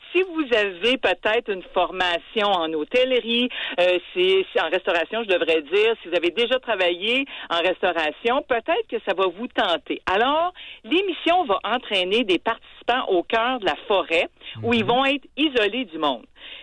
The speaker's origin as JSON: {"language": "French", "country": "Canada", "said": "chez nous au Canada"}